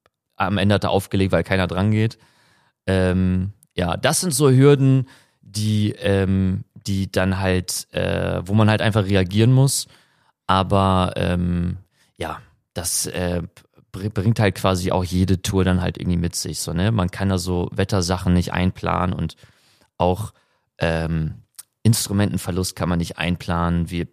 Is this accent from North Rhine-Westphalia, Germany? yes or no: yes; Münster, North Rhine-Westphalia, Germany; Ich habe lange Zeit in Münster gelebt, ich komme aus der Ecke, ich habe da studiert